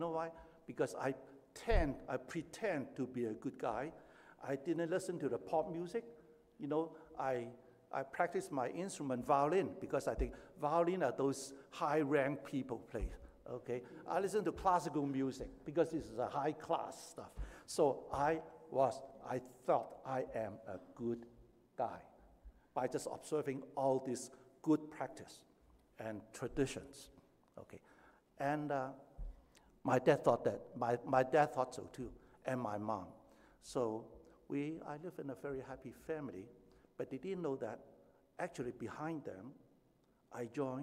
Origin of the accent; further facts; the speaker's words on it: Hong Kong; now in Canada; I was born and raised in Hong Kong.